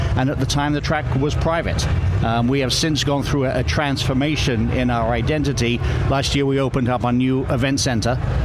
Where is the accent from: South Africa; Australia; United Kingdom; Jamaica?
United Kingdom; South East England; also born or lived in Southern California; now in United States; I grew up in Southeast England, very close, probably from my mother's point of view, too close to a racetrack called Brands Hatch.